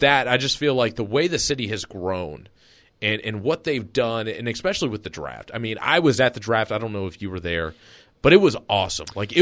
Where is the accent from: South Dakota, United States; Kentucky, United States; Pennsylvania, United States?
Kentucky, United States; Louisville; growing up in Louisville, you know, Nashville was always a good three-hour rock skip away